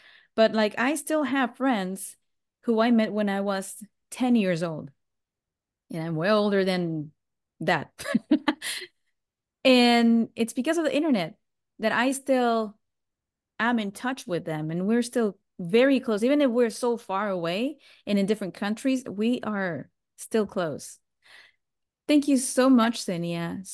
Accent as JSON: {"language": "English", "region": "Mexico City", "country": "Mexico", "lives_now": "Texas, United States", "said": "I'm originally from Mexico City, and half of my family is there."}